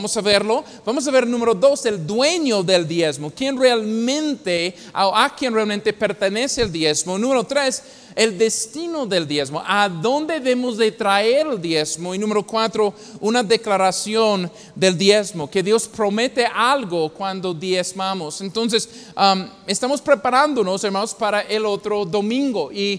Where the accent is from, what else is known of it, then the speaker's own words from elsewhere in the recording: United States; Hubo un hombre, hermanos, en mi país, en el estado de Indiana